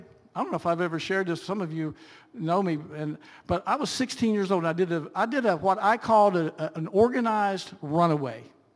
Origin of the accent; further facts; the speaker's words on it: Virginia, United States; I grew up in Southwest Virginia in the mountains. I'm a hillbilly through and through.